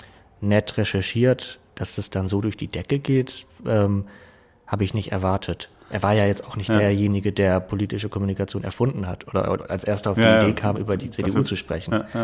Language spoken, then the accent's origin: German; Achim, Lower Saxony, Germany; now in Bremen, Germany; ich bin hier in Bremen, ich komme nicht gebürtig aus Bremen, sondern aus dem Umland. Er hatte also das Privileg des Niedersachsen-Abiturs und bin da in Achim auf eine sehr neue Schule gegangen, das Gymnasium am Markt.